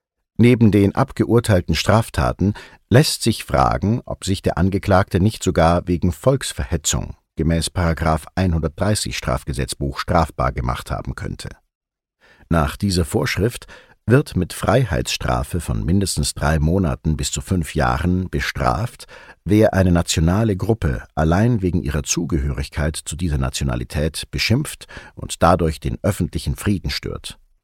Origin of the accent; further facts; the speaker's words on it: North Rhine-Westphalia, Germany; born there; Zwar lebe ich seit Jahrzehnten in Sachsen und fühle mich hier heimisch, doch gebürtig stamme ich aus Nordrhein-Westfalen.